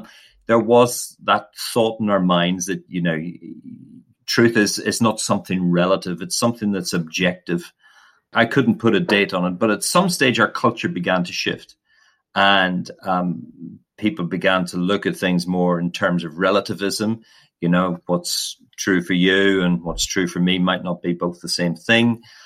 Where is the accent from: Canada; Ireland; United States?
Ireland; moved away as an adult; now in United Kingdom; I'm originally from Ireland. I grew up there and then came over to Bible College in 1990 in Regents in Nantwich, or Elim Bible College as it was then. And I've been here ever since